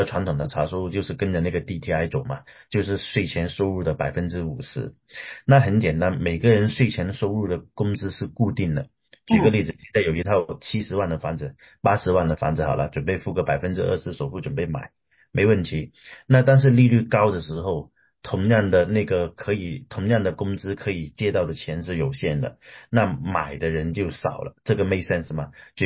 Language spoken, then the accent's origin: Chinese; China; now in United States; 在西雅图也好，在美国也好，那就是不像说我们中国人很多可能说啊，我可以 all cash 买或者怎么样